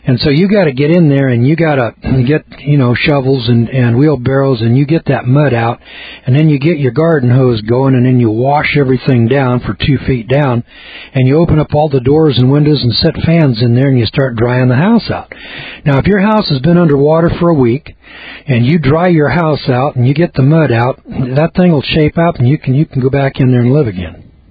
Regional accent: Loleta, California, United States; Because I'm from Lolita, California, which is in what's known as the Eel River Valley. That is a valley with a river that runs through it.

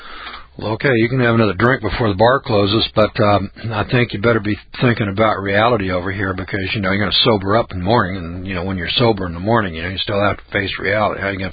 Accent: Eureka, California, United States

